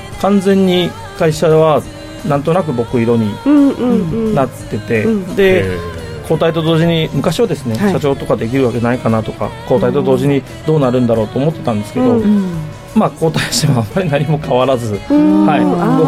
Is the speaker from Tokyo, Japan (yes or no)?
no; Fukuoka, Japan; で僕ずっと福岡で育っ